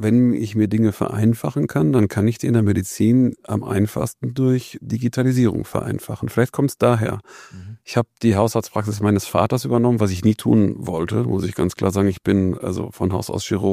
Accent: North Rhine-Westphalia, Germany; ich komme aus dem Sauerland

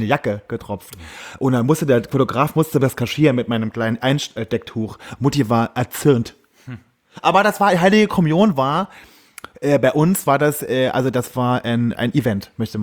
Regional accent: Saarland, Germany; Ich bin ja im Saarland groß geworden. Ja. Und Saarland ist ja, der Süden ist ja sehr katholisch. Bin ja sehr katholisch aufgewachsen

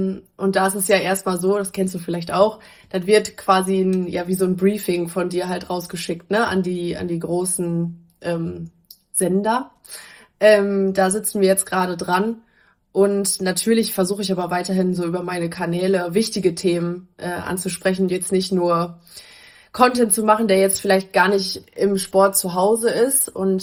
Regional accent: Lingen, Lower Saxony, Germany; born there; Also ich bin tatsächlich in Lingen geboren. Meine Mama kommt aus Lingen und mein Papa kommt aus Meppen.

